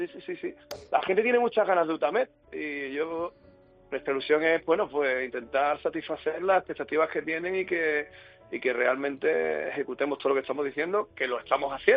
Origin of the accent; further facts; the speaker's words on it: Andalusia, Spain; hay un atractivo en que somos andaluces